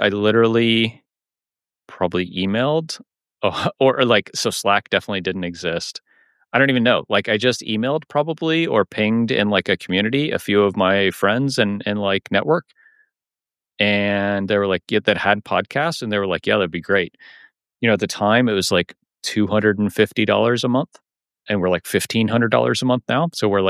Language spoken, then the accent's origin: English; United States; first language English; I, as a American native English speaking person, have an advantage just because, you know, English is the kind of universal language of business.